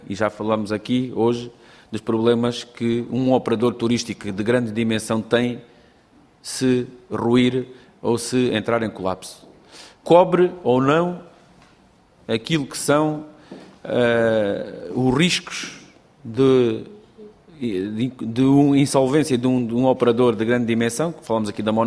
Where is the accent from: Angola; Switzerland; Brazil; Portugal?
Portugal; Alentejo; Eu, como alentejano, sempre que tenho que vir dormir a um hotel em Lisboa, tenho que pagar, apesar de ser português